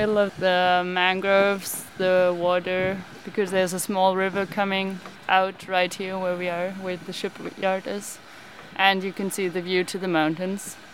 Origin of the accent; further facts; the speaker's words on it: Germany; English is a second language; I'm a wooden boat builder. I'm from Germany. I did an apprenticeship in Germany, which lasts 3.5 years.